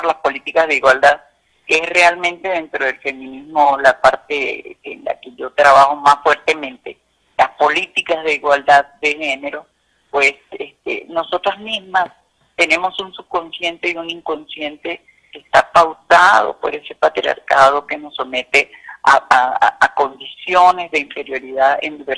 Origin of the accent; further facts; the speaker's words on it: Venezuela; now in Mexico; pese a que yo soy venezolana, he tenido muchísimo tiempo trabajando con las políticas públicas de igualdad de México